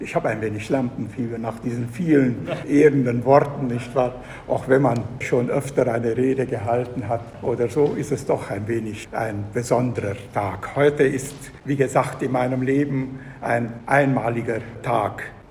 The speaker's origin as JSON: {"language": "German", "town": "Sibiu", "region": "Sibiu County", "country": "Romania", "tie": "born or raised there", "moved": "as an adult", "said": "in den Bergen um Hermannstadt, meiner Heimatstadt."}